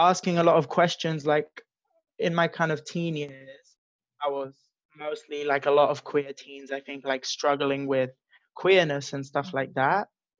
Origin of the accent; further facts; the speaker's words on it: London, United Kingdom; also born or lived in Sussex; I was born in East London. I grew up between London and Sussex, south of England, like very close to the city.